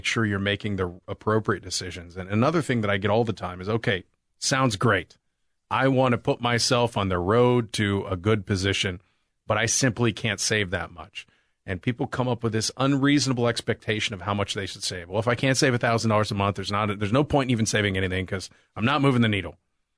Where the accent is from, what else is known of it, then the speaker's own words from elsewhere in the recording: Pittsburgh, Pennsylvania, United States; I grew up in Pittsburgh, blue collar town.